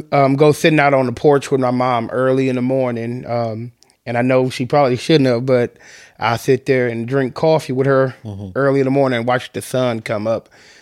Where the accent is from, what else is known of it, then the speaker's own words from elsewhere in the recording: Detroit, Michigan, United States; So, with me, even though I lived on the East Side, you know, I never really thought it is as bad as people try to portra